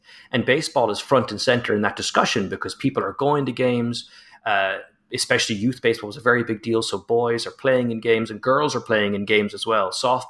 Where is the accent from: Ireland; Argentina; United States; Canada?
Ireland; it's keeping my tongue in my cheek as an Irishman